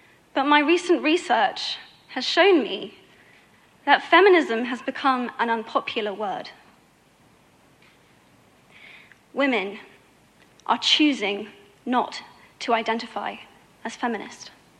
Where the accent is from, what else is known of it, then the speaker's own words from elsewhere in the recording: United Kingdom; I am from Britain, and I think it is right that I am paid the same as my male counterparts.